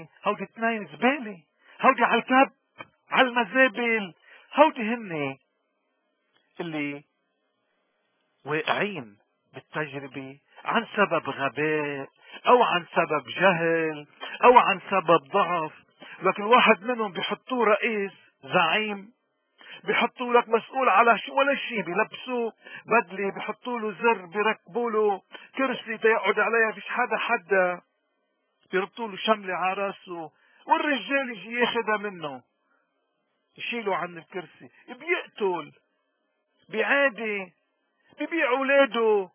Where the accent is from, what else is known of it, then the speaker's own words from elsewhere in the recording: Lebanon; نحن مرضنا كلبنانيين والمسيحية تحديدا مرضنا الغنمية